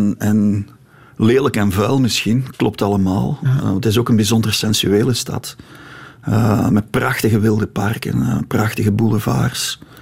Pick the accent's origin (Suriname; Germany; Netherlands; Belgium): Belgium; Ghent, Flanders; Ik ben opgegroeid in Gent, Gentbrugge, in de Sint-Eligius parochie. We hadden twee wijken, Arsenaal en Moskou.